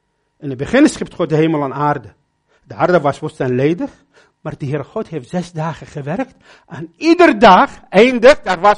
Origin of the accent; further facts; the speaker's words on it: Babylon, Babylon Governorate, Iraq; first language Arabic; Dutch is a second language; Ik heb een Arabische Bijbel. Hele zware vertaling. Dat is mijn taal. En ik kom uit Babylon.